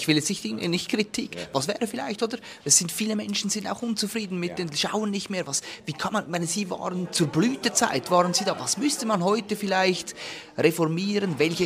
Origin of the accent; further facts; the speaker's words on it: Switzerland; Ich weiß es nicht mal, aber ich bin nicht so gut informiert als Schweizer.